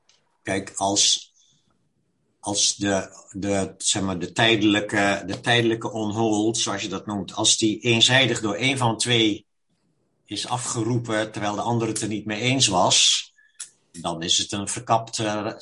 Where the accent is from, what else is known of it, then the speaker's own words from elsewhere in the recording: Zeeland, Netherlands; Ik ben van West-Zeeuws-Vlaanderen, maar dat is West-Vlaanderen, hè?